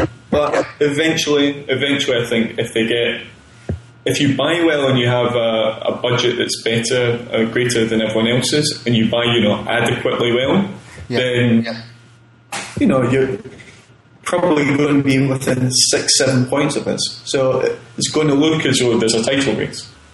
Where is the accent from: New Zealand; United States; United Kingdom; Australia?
United Kingdom; England; I grew up in England, I grew up outside London